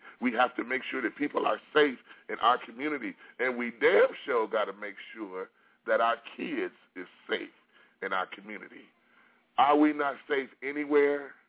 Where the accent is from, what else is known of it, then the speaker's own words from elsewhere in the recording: Detroit, Michigan, United States; And this happened in my hometown, Detroit, in Dearborn, Michigan, from Dearborn Heights.